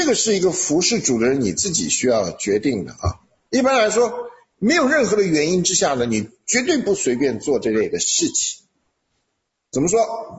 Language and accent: Chinese; Taiwan; 这个我们从台湾来，我们知道的很清楚，那个邪灵是非常猖獗的